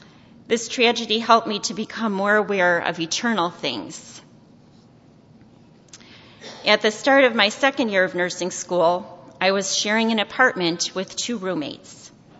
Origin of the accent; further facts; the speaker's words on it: Chicago, Illinois, United States; I grew up in Chicago, the oldest of three siblings.